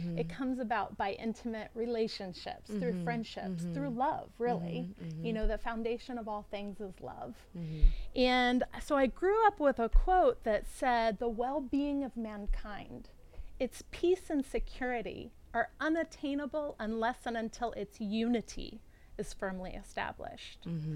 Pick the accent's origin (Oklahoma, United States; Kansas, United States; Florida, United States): Florida, United States; Jupiter; Because growing up in Jupiter, Florida, I was totally miseducated